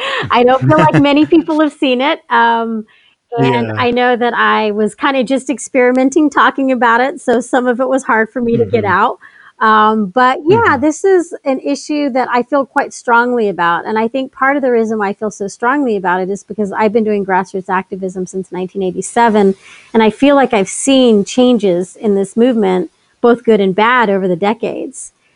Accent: Texas, United States; also born or lived in Georgia / New Mexico / California; Now, I've lived in Georgia. I'm from Texas. I've lived in New Mexico. I've lived in California.

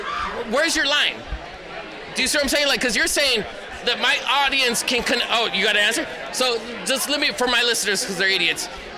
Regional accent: New York, United States; I'm from New York.

